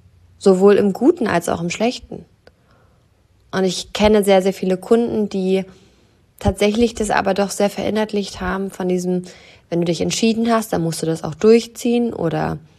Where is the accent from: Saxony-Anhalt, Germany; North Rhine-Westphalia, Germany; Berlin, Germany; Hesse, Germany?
Saxony-Anhalt, Germany